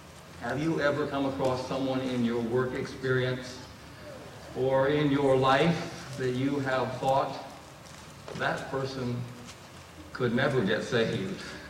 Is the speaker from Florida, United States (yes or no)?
yes; Miami, Florida, United States; I grew up in Miami. Miami International Airport. The planes would take off and they'd make a big loop and they would fly over the house that I grew up in.